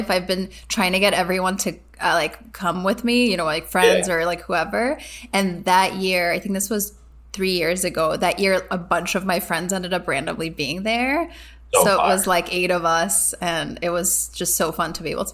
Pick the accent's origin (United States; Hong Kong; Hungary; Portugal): Hungary; Yeah, so I grew up in Hungary.